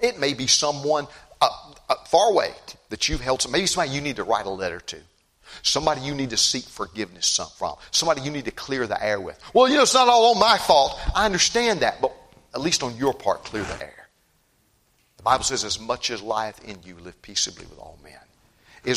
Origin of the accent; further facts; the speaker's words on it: North Carolina, United States; born there; I was born in North Carolina. I lived down in South Carolina.